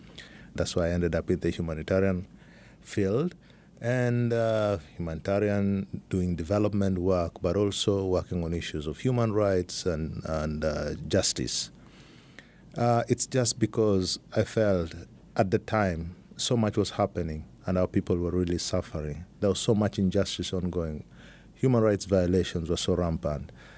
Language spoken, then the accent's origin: English; Uganda; born there; also born or lived in Kenya; I was born in Uganda. I started living in Uganda a few years back